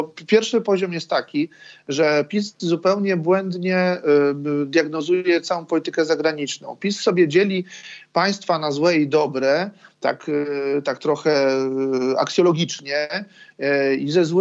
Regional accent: Sudetes, Poland; ja się pochodzę z tamtych terenów, na tamtych terenach się wychowałem.

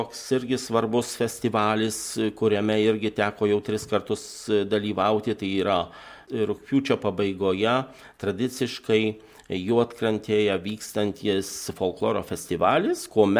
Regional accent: Dzūkija, Lithuania; žinom, kad mes esame dzūkai

